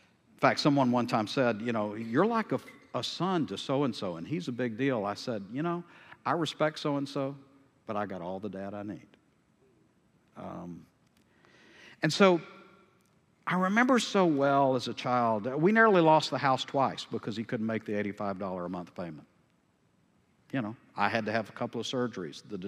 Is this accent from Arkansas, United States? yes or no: no; Tyler, Texas, United States; We grew up in South Tyler, and South Tyler has amazing wealth, but it wasn't where we lived.